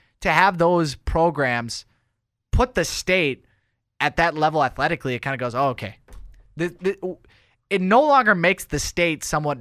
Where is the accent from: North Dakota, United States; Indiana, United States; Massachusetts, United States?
North Dakota, United States; Just from an aspect of living in North Dakota, growing up in North Dakota, going to school in North Dakota.